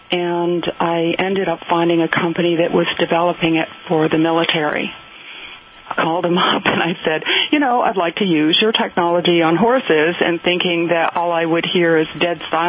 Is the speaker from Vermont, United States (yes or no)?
yes; Vermont, United States; You know, we would go across the pastures, because I'm from Vermont, so I'm from a big dairy state.